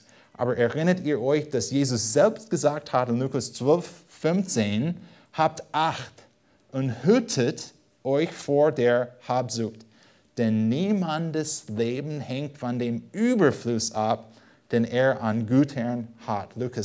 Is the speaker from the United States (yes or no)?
yes; California, United States; German is a second language; now in Germany; und komme aus Südkalifornien